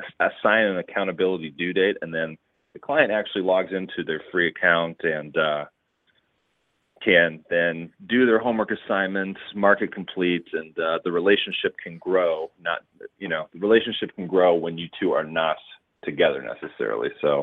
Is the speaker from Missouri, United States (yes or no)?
no; Chicago, Illinois, United States; Some background about myself: born and raised in the Chicago, Illinois area.